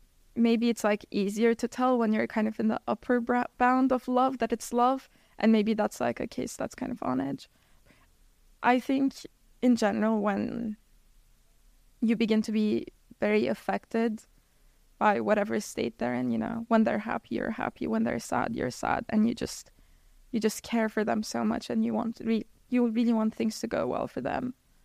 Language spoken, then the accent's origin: English; Turkey; English is a second language; now in United States; especially important because I'd moved to the US and I didn't know anyone and my family's so far away. I'm from Turkey.